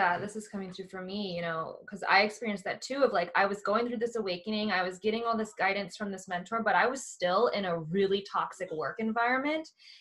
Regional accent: Midwest, United States; the programming that I had from growing up in the Midwest.

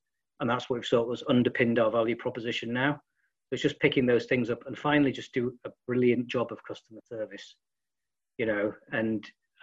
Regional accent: England, United Kingdom; you'd think as an English person that that's a word that the US are familiar with, but they're not.

